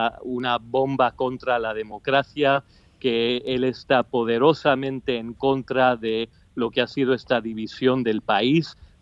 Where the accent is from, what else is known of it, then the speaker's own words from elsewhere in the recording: Bilbao, Basque Country, Spain; yo tengo siempre un pie en Estados Unidos y otro en Europa. Al ser de Bilbao, de Euskadi, soy europeo también.